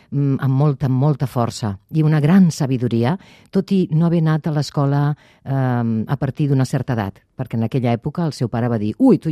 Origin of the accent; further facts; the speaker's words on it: Lleida, Catalonia, Spain; jo sóc de Lleida i he d'agafar el cotxe i he de venir